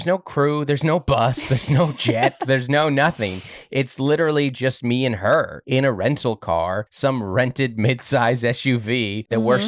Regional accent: United States; I am an American. We call it soccer.

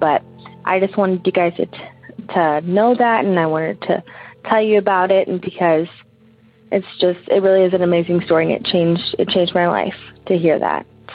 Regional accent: St. Louis, Missouri, United States; I am from St. Louis, Missouri

